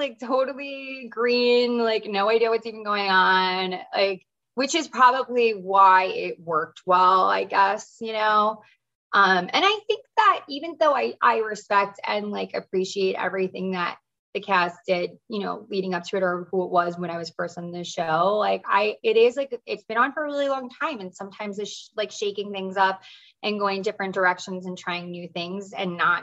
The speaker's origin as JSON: {"language": "English", "region": "East Coast", "country": "United States", "said": "I'm from the East Coast. We serve each other up."}